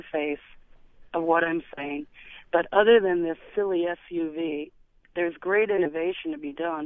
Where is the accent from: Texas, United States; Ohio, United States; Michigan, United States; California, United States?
Michigan, United States; moved away as an adult; now in New York, United States; I'm 51. I was born and raised in Michigan. I've only been in New York a couple years.